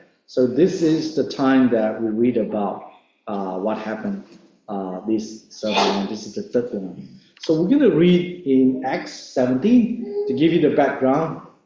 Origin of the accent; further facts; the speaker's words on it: Malaysia; I was born and raised in Malaysia. It's a very religious place.